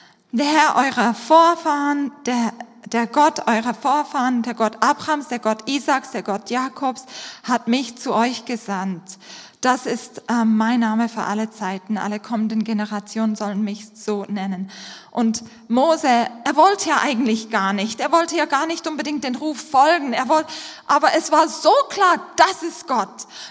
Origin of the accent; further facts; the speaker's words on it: Papua New Guinea; also born or lived in Switzerland; now in Germany; Ich bin ein Missionskind in Papua-Neuguinea aufgewachsen. Und dann, ich komme aus der Schweiz, dann bin ich nach Deutschland